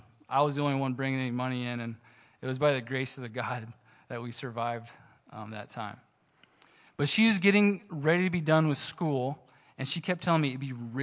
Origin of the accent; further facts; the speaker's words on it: Kansas, United States; also born or lived in Idaho; now in Kodiak, United States; We grew up in Kansas. We were last in Idaho.